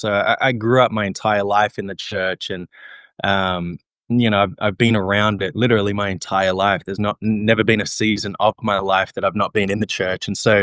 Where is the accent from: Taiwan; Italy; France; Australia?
Australia; now in United States; as an Australian speaking to a bunch of South Africans